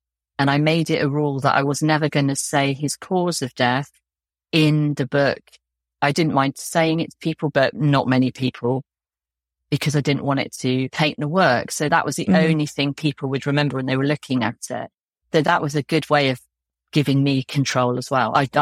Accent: South West England, United Kingdom; We grew up in Dorset

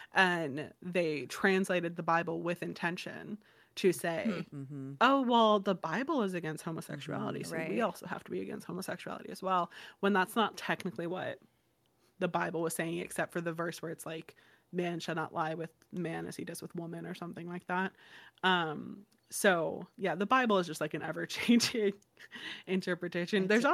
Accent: Florida, United States; I mean, I'm originally from Florida, which I think I don't even have to elaborate anymore.

